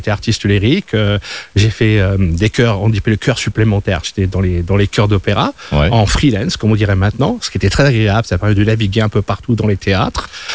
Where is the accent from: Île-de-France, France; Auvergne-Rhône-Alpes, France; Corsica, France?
Île-de-France, France; Paris; now in Geneva, Switzerland; Je suis né à Paris, j'ai grandi à Paris. Je suis venu à Genève il y a 20 ans.